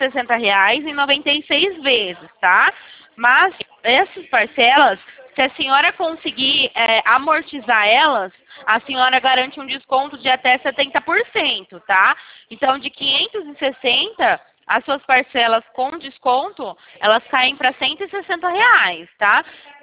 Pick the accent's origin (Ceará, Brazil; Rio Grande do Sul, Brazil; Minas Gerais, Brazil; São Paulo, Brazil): São Paulo, Brazil; Sumaré; sou de Sumaré.